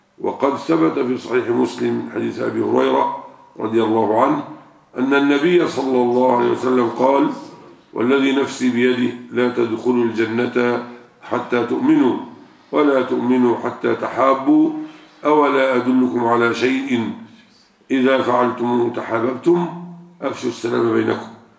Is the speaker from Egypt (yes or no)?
yes; Egypt; أم ستأتي كما يقولون عندنا في مصر في المثل العامي